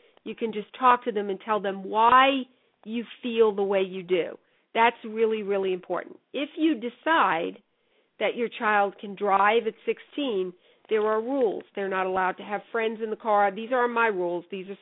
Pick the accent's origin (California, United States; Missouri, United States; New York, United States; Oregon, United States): New York, United States; When I grew up in New York, you got your license when you were 17, okay?